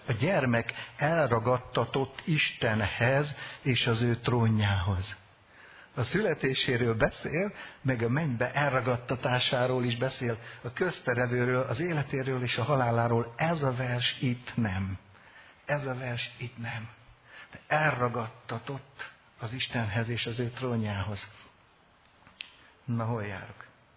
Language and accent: Hungarian; Hungary; én a nem zsidó törzsek közül, mondhatni így a pogányok közül, magyar vagyok. És örülök, hogy az vagyok, szeretem.